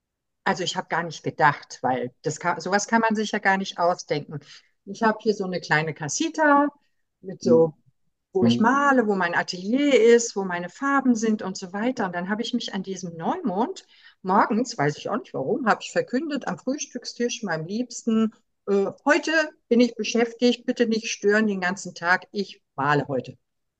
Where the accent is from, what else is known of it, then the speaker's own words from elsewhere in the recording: Cologne, North Rhine-Westphalia, Germany; born there; ich bin ja in Köln geboren